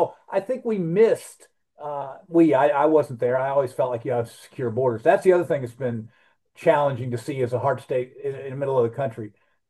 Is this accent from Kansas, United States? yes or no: yes; DeSoto, Kansas, United States; They think you have a different message to people who live in my hometown of DeSoto than you do the people who live in North City or in Kansas City.